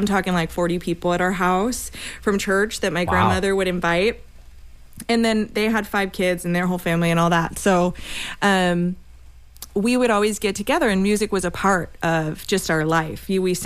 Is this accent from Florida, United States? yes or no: yes; Tampa, Florida, United States; yeah, so I grew up in South Tampa.